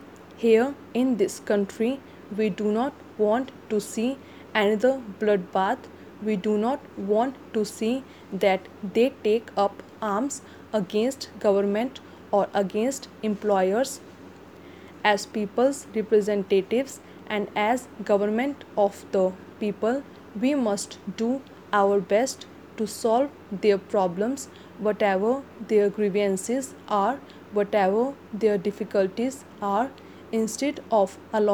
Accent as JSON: {"language": "English", "region": "West Bengal", "country": "India", "said": "I come from West Bengal, where tea plantation is a big factor"}